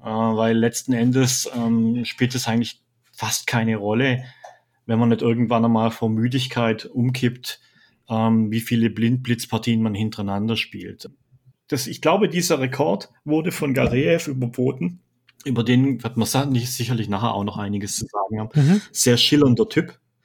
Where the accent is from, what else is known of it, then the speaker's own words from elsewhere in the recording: Bad Mergentheim, Baden-Württemberg, Germany; born there; so eine Art Bastard aus Unterfranke und Schwabe. Also ich bin eigentlich gebürtiger Unterfranke. Ich komme aus Bad Mergentheim. Aber ich habe jetzt hier schon viele Jahre gelebt, hauptsächlich an der Zonengrenze zu Bayern. Und da entwickelt sich mit der Zeit so ein bisschen Schwäbisch.